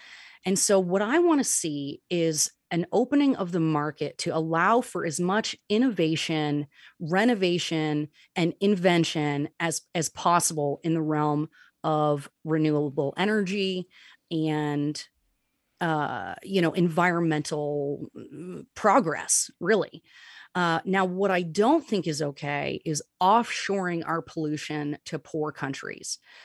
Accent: Vermont, United States; growing up in Vermont, I learned right away as a child to be a good steward of my environment.

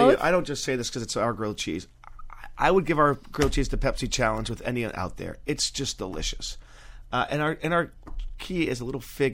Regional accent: Naples, Florida, United States; I'm originally from the metropolis of Naples, Florida. Born and raised, the token Jew. There was 25 families when I grew up there.

